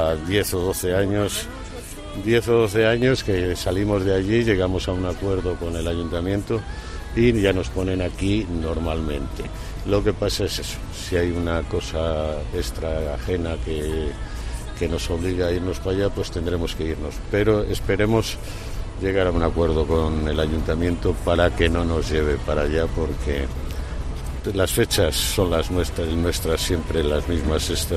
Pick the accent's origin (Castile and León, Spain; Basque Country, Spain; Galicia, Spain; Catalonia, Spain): Castile and León, Spain; Valladolid; tengo mucho tema de Valladolid, soy de Valladolid.